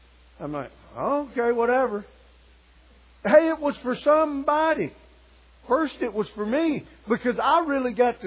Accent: Southern United States, United States; I'm Southern by the grace of God, okay? But I'm an American. I don't have a problem with the South. I love the South. This is where I was raised at.

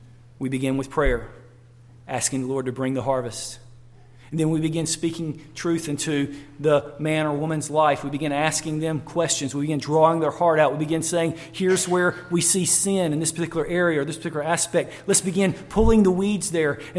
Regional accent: North Carolina, United States; accent: North Carolina; I didn't. I grew up in North Carolina. Most of you know that from my accent. And I grew up with fields all around me.

